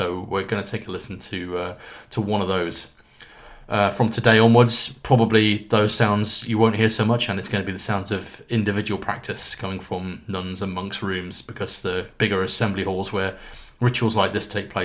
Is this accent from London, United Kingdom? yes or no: no; Oxford, South East England, United Kingdom; This one's from my hometown of Oxford.